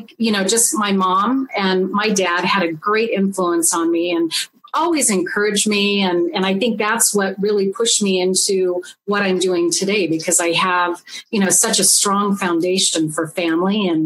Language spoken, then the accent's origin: English; Lakewood, California, United States; Well, I actually grew up in Lakewood, California.